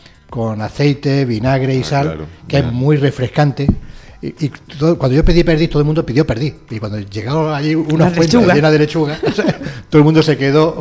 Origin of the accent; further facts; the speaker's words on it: Linares, Andalusia, Spain; Yo recuerdo, fui con gente de Anta a mi pueblo, a Linares.